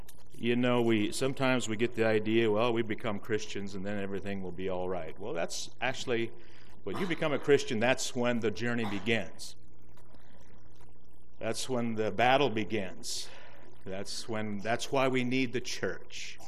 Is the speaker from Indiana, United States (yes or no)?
yes; Indiana, United States; I am from Indiana, grew up in Indiana, and I went to Kansas and got my wife about 800 miles